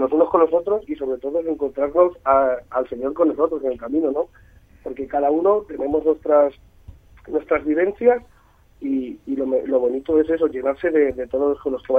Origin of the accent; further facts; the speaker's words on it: Cuenca, Castilla-La Mancha, Spain; salimos de Cuenca, gente de Cuenca, son 170 personas